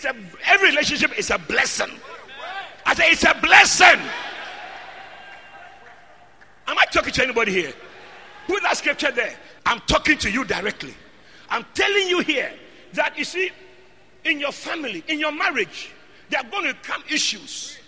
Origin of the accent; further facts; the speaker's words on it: Winneba, Central Region, Ghana; I come from Winneba.